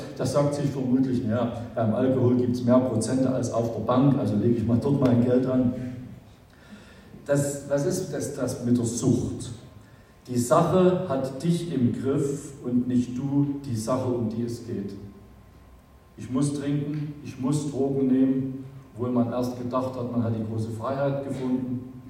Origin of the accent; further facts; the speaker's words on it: Saxony, Germany; Ich komme ja aus Sachsen, ich wohne im Vogtland.